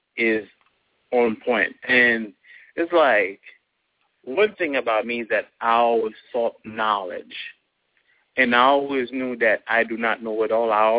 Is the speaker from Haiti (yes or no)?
yes; Haiti; English is a second language; now in United States; I wasn't born here in the United States. By birth, I'm Haitian. I was born in Haiti. I moved here at a certain age. Did not know how to speak English.